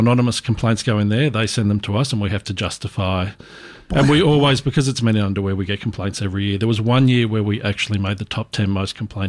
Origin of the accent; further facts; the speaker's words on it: Bunyip, Victoria, Australia; I grew up in Bunyip.